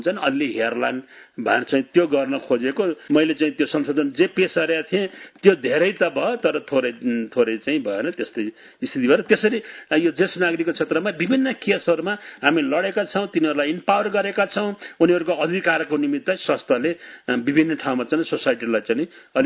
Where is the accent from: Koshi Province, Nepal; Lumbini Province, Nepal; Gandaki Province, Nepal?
Gandaki Province, Nepal; born there; म स्पेसल्ली मेरो जाने यो स्याङ्जा पौवी गौडे गाविसमा जाने म जन्मेपछि